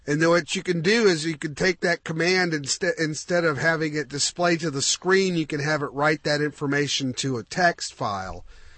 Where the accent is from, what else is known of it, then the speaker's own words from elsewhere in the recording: Houston, Texas, United States; hey, we don't know each other, but we're both from Houston.